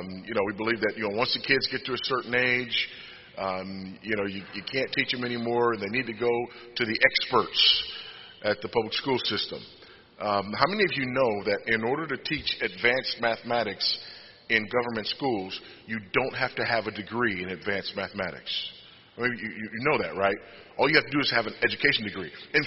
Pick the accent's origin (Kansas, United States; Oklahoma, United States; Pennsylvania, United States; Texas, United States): Texas, United States; I had a friend of mine who was a teacher in a school district in my home state of Texas